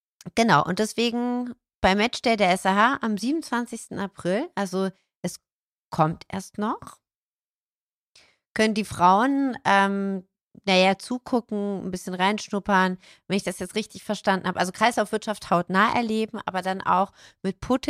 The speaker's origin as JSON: {"language": "German", "town": "Heilbronn", "region": "Baden-Württemberg", "country": "Germany", "tie": "born there", "said": "Meine Geburtsstadt, Heilbronn."}